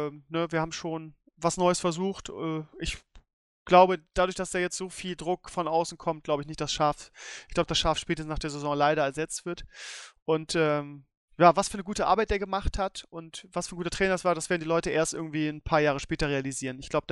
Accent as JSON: {"language": "German", "region": "Lower Saxony", "country": "Germany", "said": "Wieder gerade als Niedersachse ja was jetzt irgendwie"}